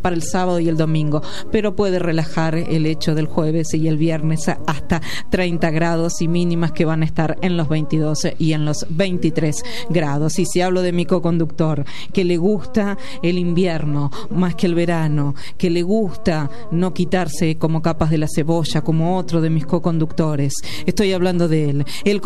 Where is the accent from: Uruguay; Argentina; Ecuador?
Argentina; hay un dejo de cada uno de nosotros como argentinos a lo largo y a lo ancho de este maravilloso territorio